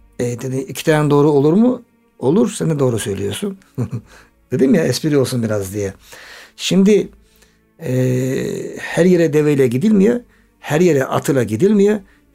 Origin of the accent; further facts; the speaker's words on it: Black Sea Region, Turkey; ben Karadenizliyim